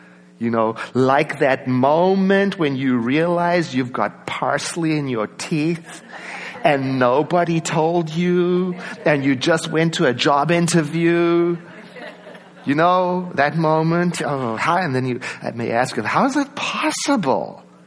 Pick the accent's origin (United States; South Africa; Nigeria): South Africa; I grew up in South Africa where a South African accent wasn't considered a good thing.